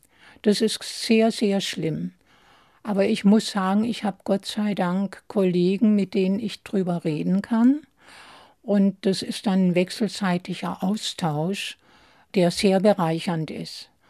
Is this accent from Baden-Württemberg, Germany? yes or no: yes; Baden-Württemberg, Germany; Es ging damals darum, dass bei uns im Schwarzwald marokkanische Truppen eingefallen sind und die Frauen vergewaltigten.